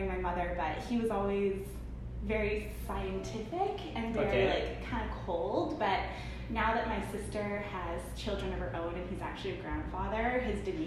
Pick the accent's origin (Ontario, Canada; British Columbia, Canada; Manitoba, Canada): British Columbia, Canada; Vancouver; So, born and raised in East Van.